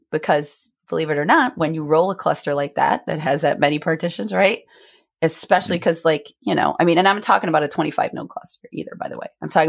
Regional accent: New York, United States; I'm from Western New York. That's kind of our, I think that's our motto, fair, but slightly aggressive.

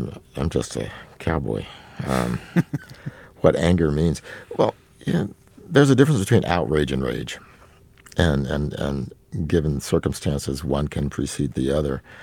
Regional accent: the South, United States; Growing up in the South, I grew up with black people who had blonde hair and blue eyes.

